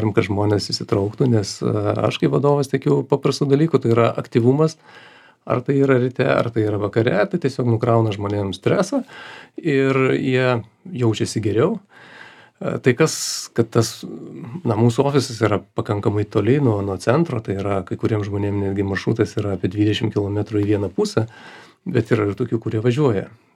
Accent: Vilnius, Vilnius County, Lithuania; aš kaip vilnietis galėčiau pasakyti

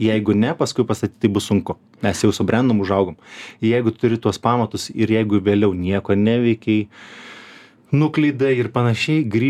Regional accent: Druskininkai, Alytus County, Lithuania; aš pats iš Druskininkų kilimo, aš visus medžius pažįstu, kurie aplink bažnyčią, visus buvau lipęs.

